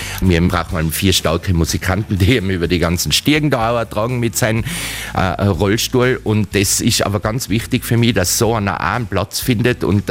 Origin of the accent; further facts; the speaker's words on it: Innsbruck, Tyrol, Austria; born there; Ich bin ein gebürtiger Innsbrucker, ich wohne nicht weit vom Dez, das kennen viele Leute.